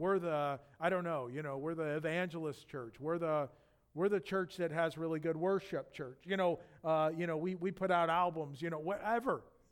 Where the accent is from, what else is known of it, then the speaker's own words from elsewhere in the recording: Yorba Linda, California, United States; I was born and raised in Yorba Linda. I mean, I've been here. I've never been a missionary. I'm not a missionary. People are like, well, you're a missionary. No, I'm not. I'm a Christian that lives in Orange County my whole life.